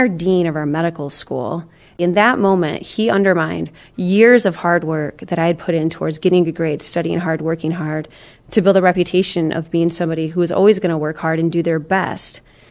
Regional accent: Michigan, United States; the community that I was living in and raised in, because I grew up just outside of East Lansing.

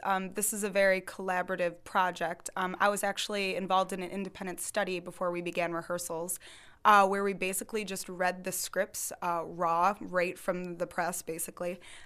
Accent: Grosse Pointe Woods, Michigan, United States; I'm from Grosse Pointe Woods, Michigan, right outside of Detroit.

